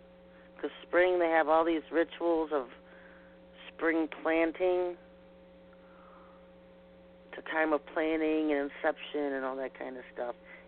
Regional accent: Ohio, United States; This is my backyard. I grew up outside of Cleveland

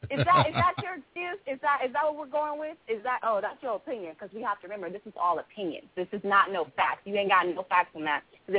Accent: Oakland, California, United States; because I'm from Oakland

